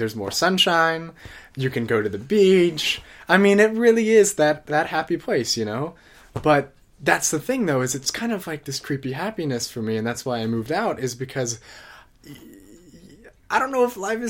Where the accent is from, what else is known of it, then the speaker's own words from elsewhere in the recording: Orlando, Florida, United States; when I grew up in Orlando, I never really had been exposed to real art, for a lack of a better word.